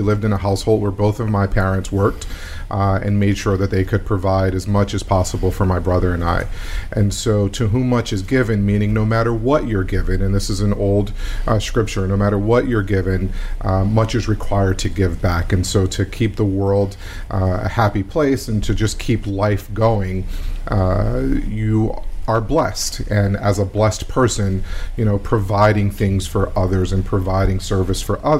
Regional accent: Philadelphia, Pennsylvania, United States; So I grew up right here in Philadelphia, part of my life in North Philadelphia, and then in West Mount Airy.

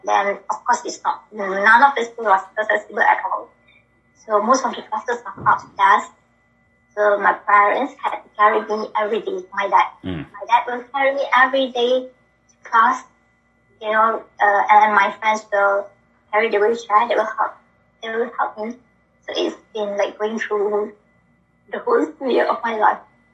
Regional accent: Malaysia; from Malaysia.

